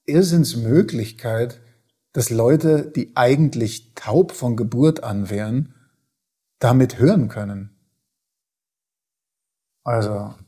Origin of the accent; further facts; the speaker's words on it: Leipzig, Saxony, Germany; Ich bin ja aufgewachsen in der DDR. Mhm. Also in Leipzig waren wir.